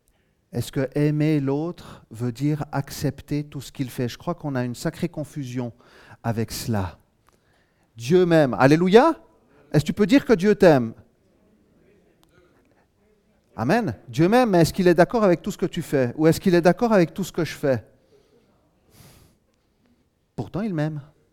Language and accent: French; La Chaux-de-Fonds, Neuchâtel, Switzerland; born there; Je suis né à La Chaux-de-Fonds donc.